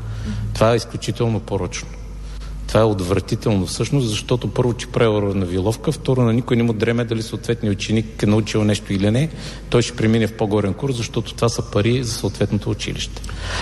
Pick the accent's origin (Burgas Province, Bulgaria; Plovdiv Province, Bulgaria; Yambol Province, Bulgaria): Yambol Province, Bulgaria; Yambol; Аз съм си от Ямбол.